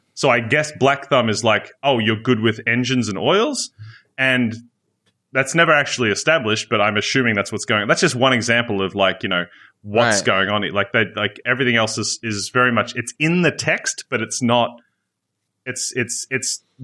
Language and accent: English; Australia; First of all, I am a first generation Australian. Both my parents migrated here. So I'm Swedish Irish.